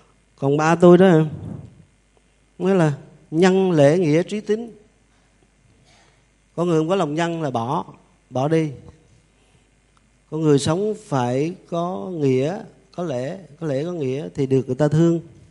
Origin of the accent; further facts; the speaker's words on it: Điện Bàn, Quang Nam, Vietnam; Quê hương tôi thì nói nhanh, nói nãy là cái đất Ngũ Phụng Tề Phi.